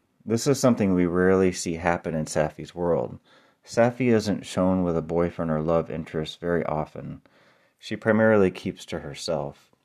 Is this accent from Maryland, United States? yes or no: no; Illinois, United States; And by the way, Ruby is from my home state of Illinois, which I still live in.